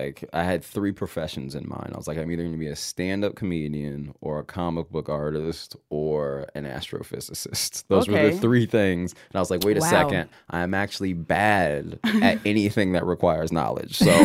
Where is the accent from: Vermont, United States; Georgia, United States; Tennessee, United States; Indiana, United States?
Georgia, United States; No, I'm from Georgia.